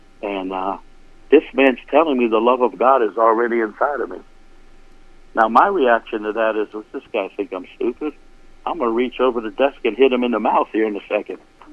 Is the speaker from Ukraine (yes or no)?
no; Rockville, Maryland, United States; And where I grew up in Rockville, Maryland, there's a lot of Catholic churches, so I had a lot of questions.